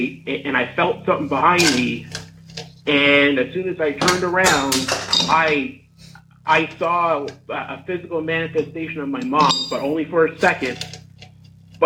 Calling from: Hamilton, Ontario, Canada; from Hamilton, Ontario.

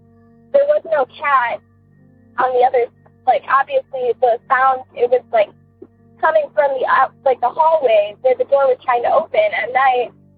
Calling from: Ohio, United States; I'm from Ohio.

